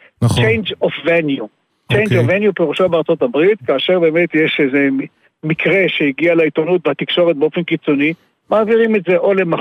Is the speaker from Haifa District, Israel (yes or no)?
no; Rehovot, Central District, Israel; ברחובות! בעירי, עיר מולדתי